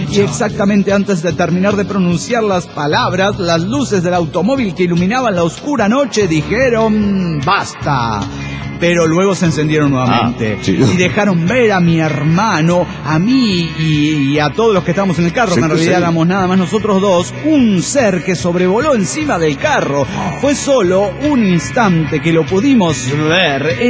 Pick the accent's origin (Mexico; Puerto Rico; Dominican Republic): Mexico; Perote, Veracruz; Estando en mi pueblo natal, Perote, Veracruz, mis hermanas lavaban su ropa